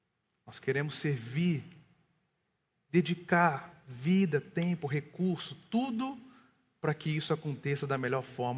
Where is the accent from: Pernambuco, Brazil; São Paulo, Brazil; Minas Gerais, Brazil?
Minas Gerais, Brazil; Belo Horizonte; eu vou mudar para minha cidade. Eu sou de Belo Horizonte, eu vou mudar para minha cidade